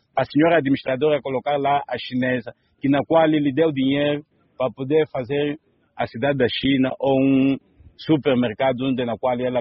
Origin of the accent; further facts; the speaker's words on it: Angola; sou angolano que aceita engolir o sapo.